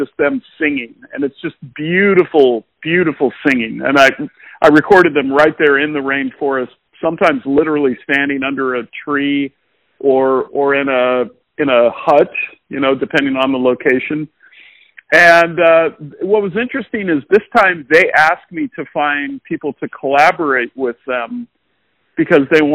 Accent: Pacific Northwest, United States; We grew up in the Pacific Northwest. This is made for you.

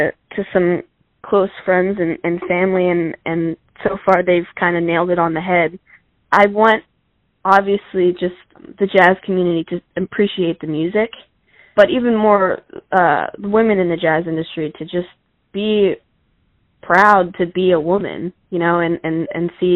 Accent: New Jersey, United States; also born or lived in Connecticut; I was born in Connecticut, raised in South Jersey. I went to Cherokee High School.

